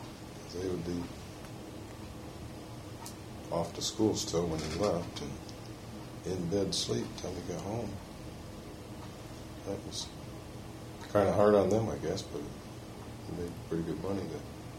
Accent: Hesperia, Michigan, United States; I grew up in Hesperia. It's over north of Muskegon, about 20 miles.

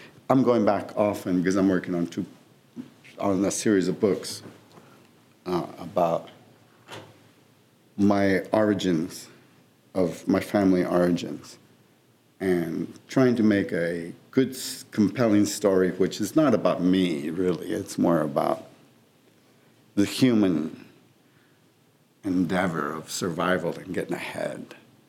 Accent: Mexico City, Mexico; So I come from Mexico City, which is one of the oldest cities in this continent.

